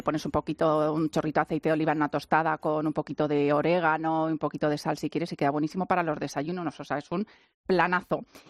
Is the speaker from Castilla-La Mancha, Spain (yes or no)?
yes; Cuenca, Castilla-La Mancha, Spain; o incluso para mojar un buen mojete de Cuenca, como he estado yo este fin de semana en mi tierra.